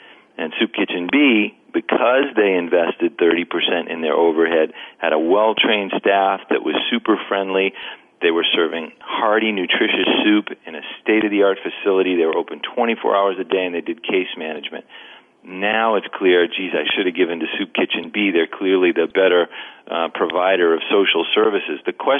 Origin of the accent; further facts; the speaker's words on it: New England, United States; because I grew up in New England